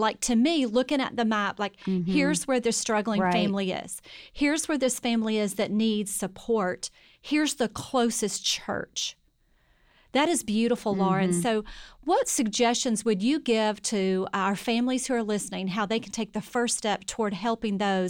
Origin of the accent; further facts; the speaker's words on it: Mississippi River area, United States; You know, I'm from the Mississippi River area, and so I think this is why I connected with it.